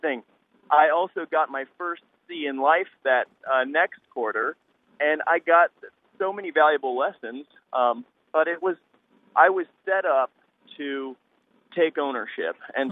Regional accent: Ohio, United States; So when I was 14, I grew up in Vinton County, rural Ohio, public schools.

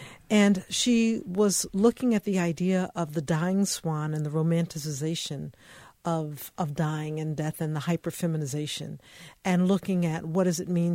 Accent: Kansas City, Missouri, United States; I did a keynote in Kansas City about my family and growing up in Kansas City, Missouri.

